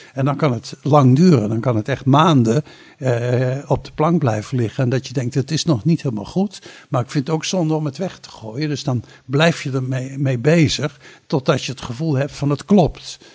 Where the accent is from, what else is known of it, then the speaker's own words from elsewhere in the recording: Utrecht, Netherlands; born there; now in Capelle aan de IJssel, Netherlands; ik ben een man van inmiddels 71 jaar. Geboren in Utrecht. Ik woon sinds 25 jaar nu in Capelle aan de IJssel. Heb in Rotterdam gewerkt. Heb ook in Utrecht gewerkt.